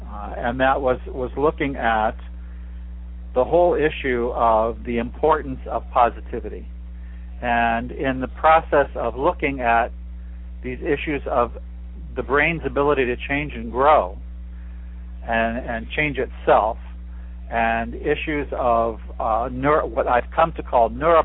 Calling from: San Diego, California, United States; I'm calling from San Diego, California.

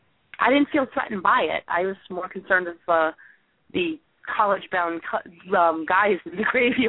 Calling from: Rhode Island, United States; Well, I'm calling from Rhode Island. This is where I live and breathe.

